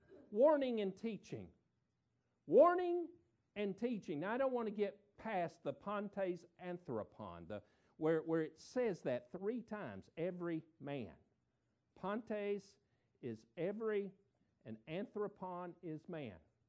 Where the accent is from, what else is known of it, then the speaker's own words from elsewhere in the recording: Tennessee, United States; I'm from Tennessee. When we go to Florida in January, we in shorts and T-shirts